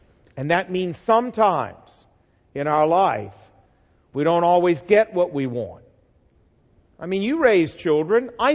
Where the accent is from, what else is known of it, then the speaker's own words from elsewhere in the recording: the South, United States; I'm from the South, can y'all tell?